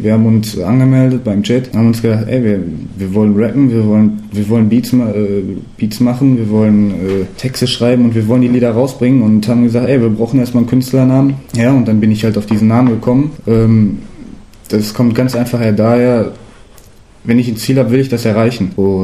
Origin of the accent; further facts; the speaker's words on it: Herne, North Rhine-Westphalia, Germany; Und ich komme aus Wanne.